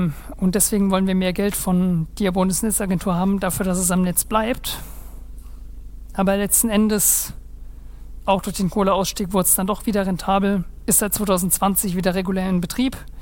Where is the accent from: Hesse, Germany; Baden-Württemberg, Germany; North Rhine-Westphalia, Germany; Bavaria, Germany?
Bavaria, Germany; Aus meiner Heimat aus Bayern